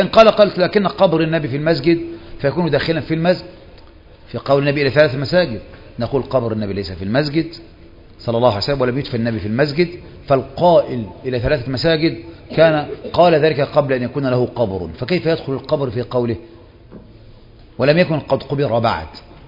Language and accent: Arabic; Egypt; خصوصا منا كمصريين